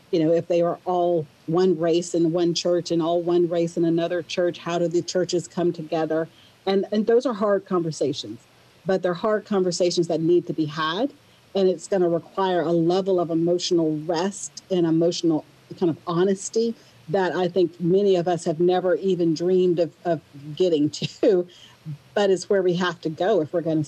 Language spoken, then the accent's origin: English; the South, United States; I grew up in the South and I live in Alabama.